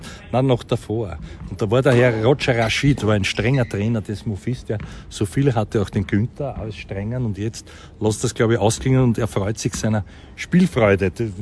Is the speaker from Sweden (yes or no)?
yes; Sweden; Ja, also ich als Schwede, ich tue mich schwer